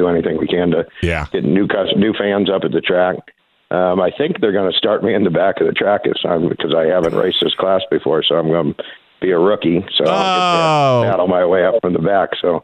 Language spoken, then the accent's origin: English; Missouri, United States; I grew up back in Missouri watching the Rusty Wallace and them race back in Missouri.